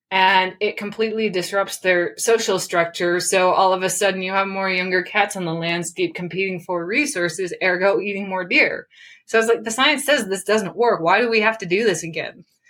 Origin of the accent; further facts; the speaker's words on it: Michigan, United States; I come from a hunting background and I'm from Michigan where lions used to be, but they were wiped out.